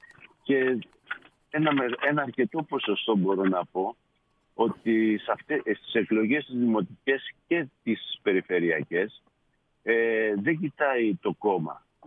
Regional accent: Rizoupoli, Attica, Greece; εγώ μεγάλωσα στη Ριζούπολη.

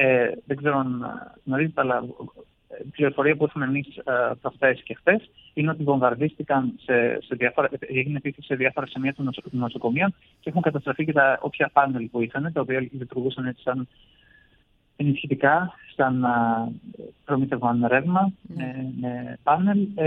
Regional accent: Mytilene, North Aegean, Greece; Εγώ είμαι από τη Μυτιλήνη, από την πόλη της Μυτιλήνης. Η πόλη της Μυτιλήνης έχει 35.000 ανθρώπους.

